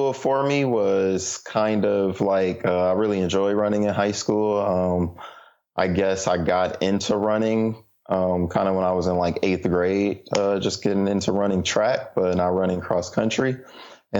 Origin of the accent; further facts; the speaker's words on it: Sandusky, Ohio, United States; also born or lived in Columbus; So born and raised in Ohio, Northern Ohio, initially Sandusky, Ohio, which is famous for Cedar Point.